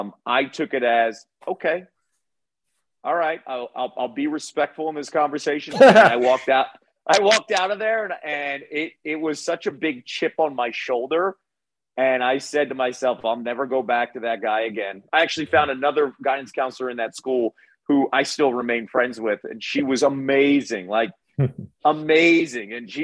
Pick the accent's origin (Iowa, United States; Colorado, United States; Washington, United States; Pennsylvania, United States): Pennsylvania, United States; Phoenixville; whenever I go back to my hometown of Phoenixville